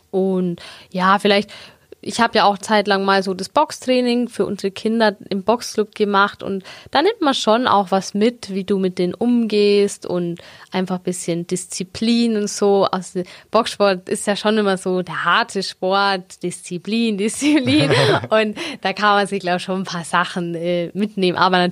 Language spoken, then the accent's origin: German; Augsburg, Bavaria, Germany; born or raised there